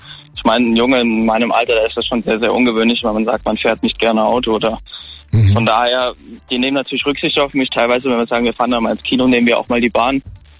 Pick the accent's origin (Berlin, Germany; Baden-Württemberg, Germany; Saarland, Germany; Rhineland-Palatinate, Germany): Rhineland-Palatinate, Germany; Birkenfeld; Ja, das liegt irgendwo zwischen Mainz, Trier, Kaiserslautern, da irgendwo in dem Dreieck dazwischen.